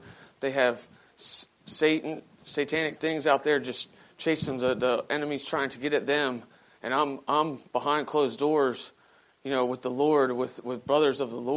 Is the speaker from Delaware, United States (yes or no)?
yes; Seaford, Delaware, United States; I'm 34 years old, and I'm from Seaford, Delaware.